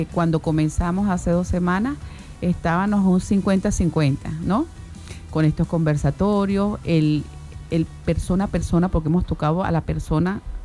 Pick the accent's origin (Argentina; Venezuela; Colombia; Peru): Venezuela; yo creo que nosotros como venezolanos debemos pensar bien